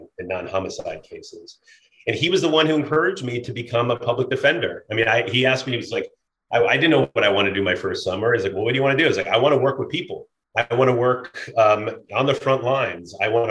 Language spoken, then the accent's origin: English; Washington, District of Columbia, United States; so I grew up in Washington, D.C. I was a seventh generation Washingtonian.